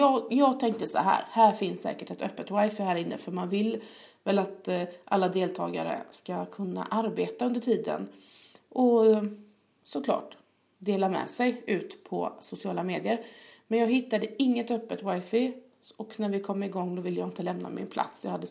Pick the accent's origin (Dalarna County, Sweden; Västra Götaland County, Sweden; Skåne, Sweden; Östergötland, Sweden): Västra Götaland County, Sweden; Gothenburg; Jag är göteborgare och det är jag mycket stolt över.